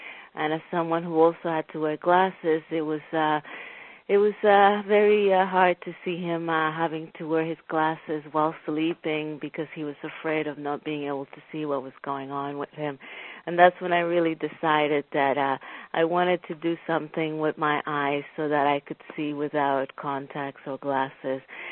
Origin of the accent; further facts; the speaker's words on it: Puerto Rico; now in Los Angeles, United States; I am 42 years old. I'm originally from Puerto Rico, although I've been living here in Los Angeles for the past almost 18 years.